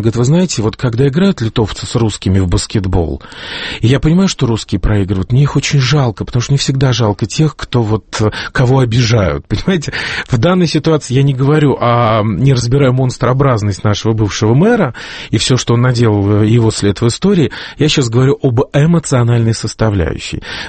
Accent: Moscow, Russia; Я живу в этом городе, я коренной москвич, я видел, как меняется мой город, я видел, как он частично уничтожается, я все это видел

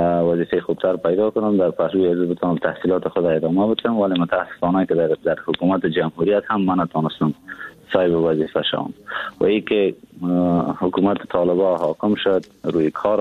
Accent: Afghanistan; now in Turkey; ما تقریبا مدت یک ماه یا کمتر میشه که از افغانستان بیرون آمدم، بیرون شدم، فعلاً هم به ترکیه بسر میدارم.

